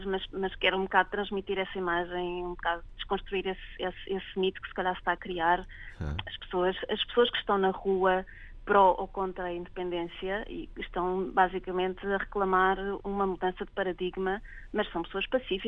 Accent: Portugal; now in Barcelona, Spain; eu saí de Portugal já há 13 anos, agora estou aqui em Barcelona há um ano e pico

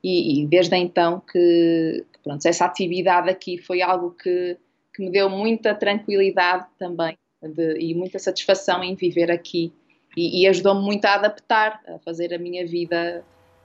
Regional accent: Maia, Porto, Portugal; lembro-me muito da rua onde eu cresci, perto da minha avó, na cidade de Jardim, na Maia.

